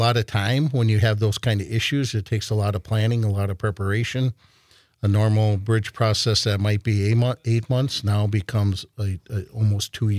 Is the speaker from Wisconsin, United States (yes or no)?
yes; Janesville, Wisconsin, United States; Yep. I grew up in the Janesville area and went to school at Platteville.